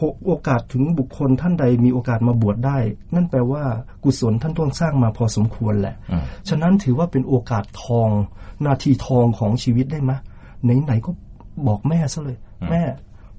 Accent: Nong Khai, Thailand; also born or lived in Udon Thani; now in Bangkok, Thailand; ผมเกิดที่จังหวัดอุดรแล้วก็ไป ไปโตที่จังหวัดหนองคายแล้วมีโอกาสมาเรียนหนังสือที่จังหวัดอุดรและที่กรุงเทพแล้วมีครอบครัวอยู่ที่กรุงเทพ

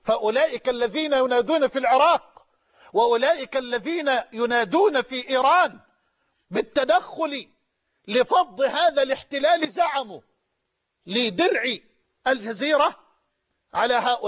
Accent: Egypt; وأسأل الله كذلك أن يجعل بلدنا مصر أمنا أمانا سخاء رخاء

